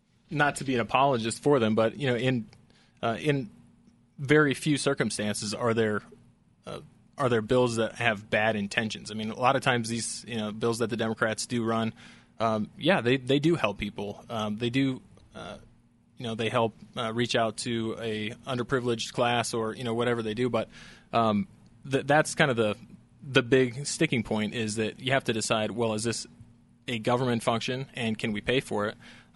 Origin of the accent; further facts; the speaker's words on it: Montrose, Colorado, United States; also born or lived in Salida / Durango; I'm a second-generation Colorado native. I grew up on the Western Slope, small town. Originally was born in Salida, and then we moved when I was really young to the Durango area and wound up going to junior high and high school in Montrose.